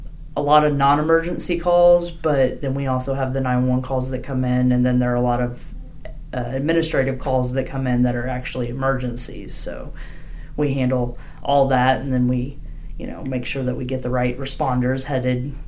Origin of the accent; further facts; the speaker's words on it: Missouri, United States; moved away as an adult; I grew up in southern Missouri in Wright County. So, and I moved up here in 2005.